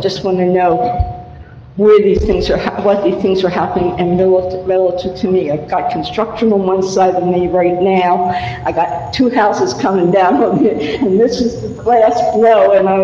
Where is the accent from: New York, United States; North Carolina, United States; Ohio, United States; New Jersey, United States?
New Jersey, United States; Atlantic City; I've been in the house since about 5 days after I was born in Atlantic City. But I was out for about 15 years, but my mother was in the house.